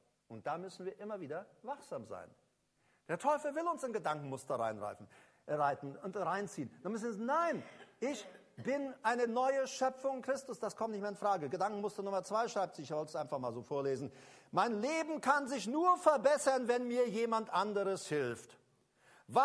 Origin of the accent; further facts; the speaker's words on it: Paraguay; Ich kenne das von zu Hause, ich komme aus Paraguay. Bei uns gab es damals, als ich Teenager war, da gab es keine Betonmischer bei uns.